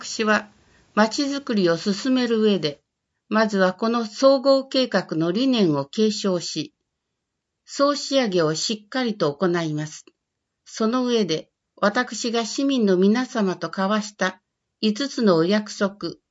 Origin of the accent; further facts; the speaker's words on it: Hikari, Yamaguchi, Japan; 第6代光市長に就任いたしました。先人から連綿と受け継がれた輝かしい町、私自身が生まれ育った、大好きなふるさと